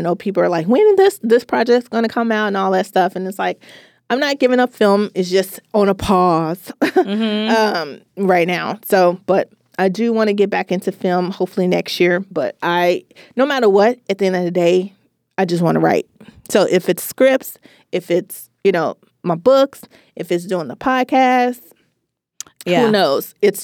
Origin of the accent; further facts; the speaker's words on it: Memphis, Tennessee, United States; 304 is the street that I grew up on in Memphis, Tennessee.